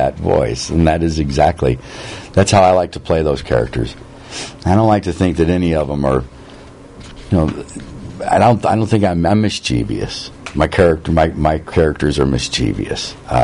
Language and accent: English; St. Louis, Missouri, United States; I grew up in St. Louis. I was a big St. Louis Blues fan.